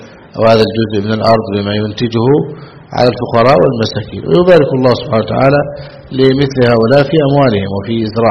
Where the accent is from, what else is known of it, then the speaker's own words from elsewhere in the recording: Egypt; عندنا في مصر